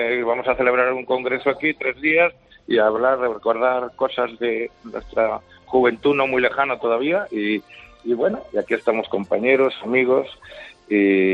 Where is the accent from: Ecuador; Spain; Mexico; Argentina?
Spain; Socuéllamos, Castilla-La Mancha; Yo soy de Ciudad Real, de un pueblo que se llama Socuéllamos.